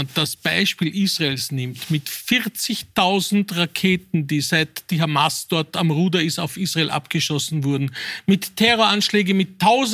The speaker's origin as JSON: {"language": "German", "country": "Austria"}